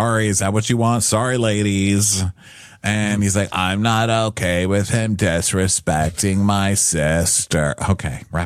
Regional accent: New York, United States; Like I don't even get sick because I'm from New York.

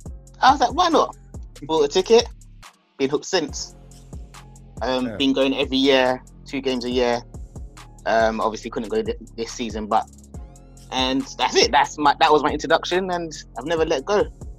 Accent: London, United Kingdom; I'm from London.

